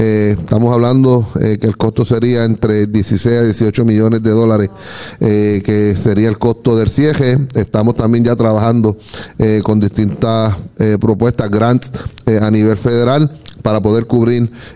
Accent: Puerto Rico; Primero, como puertorriqueño, una isla 100 por 35

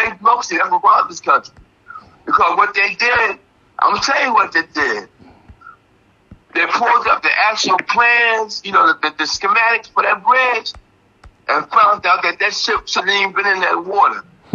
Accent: the South, United States; Hey, look, I'm from the South. You can't make biscuits stay home.

